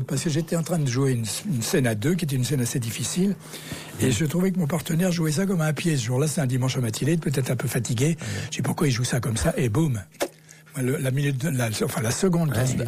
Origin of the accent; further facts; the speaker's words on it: Lannoy, Hauts-de-France, France; born there; Ah, parce que je suis né à Lannoy.